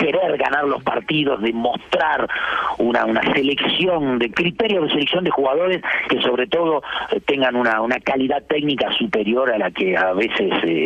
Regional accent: Olavarría, Buenos Aires Province, Argentina; porque yo vengo de Olavarría, de un pueblo, Buenos Aires, donde jugábamos en el potrero

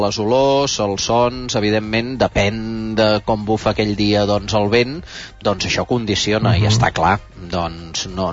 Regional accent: Barcelona, Catalonia, Spain; born there; jo sóc de ciutat, jo sóc nascut a Barcelona

